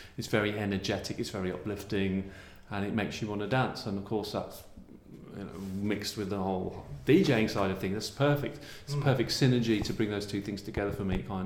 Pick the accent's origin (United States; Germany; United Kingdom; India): United Kingdom; Birmingham, West Midlands; I'm very influenced by reggae growing up in Birmingham